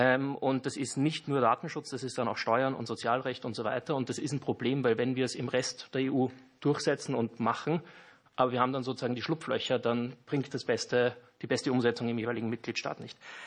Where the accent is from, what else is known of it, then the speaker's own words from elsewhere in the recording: Austria; Kurz vorab, ich bin Österreicher, also ein bisschen von der Außenseite hier beim Blick.